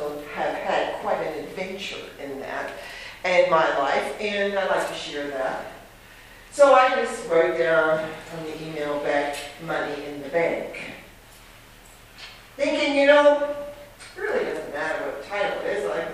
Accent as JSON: {"language": "English", "country": "New Zealand", "tie": "born or raised there", "said": "I was raised in New Zealand, as many of you know"}